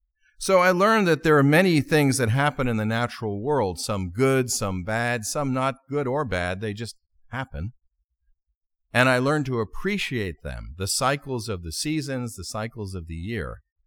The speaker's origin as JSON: {"language": "English", "region": "Connecticut", "country": "United States", "tie": "born or raised there", "lives_now": "California, United States", "said": "I remember growing up in Connecticut, on the East Coast. We don't have this out here in California so much"}